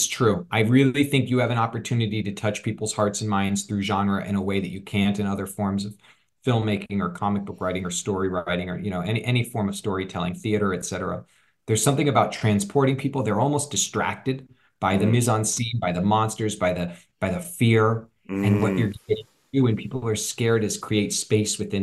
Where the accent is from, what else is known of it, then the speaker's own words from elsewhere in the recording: Kansas City, Missouri, United States; where I grew up in Kansas City in the Midwest in the States.